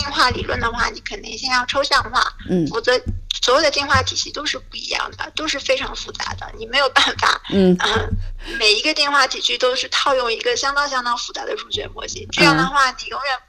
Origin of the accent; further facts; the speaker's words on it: Shanghai, China; 我本身是上海人，然后我是复旦大学的生物系毕业的本科，然后毕业了以后我就去美国纽约州立大学实习分校去进行博士研